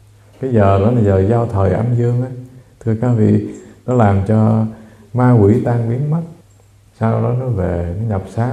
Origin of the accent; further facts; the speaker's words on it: Mekong Delta, Vietnam; born there; Tại mình sinh ở miền Tây Nam Bộ mà.